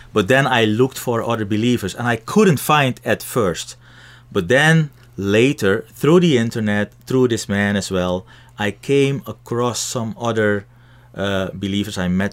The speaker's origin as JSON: {"language": "English", "country": "Suriname", "tie": "born or raised there", "moved": "as an adult", "lives_now": "Netherlands", "said": "I was born and raised in Suriname, South America. I came to the Netherlands when I was 21, and I was raised in a church, in an evangelical Pentecostal church."}